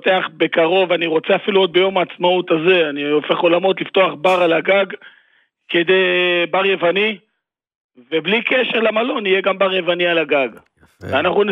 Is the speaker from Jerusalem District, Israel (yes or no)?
no; Nahariya, Northern District, Israel; אני מנהריה, יליד נהריה, אוהב נהריה.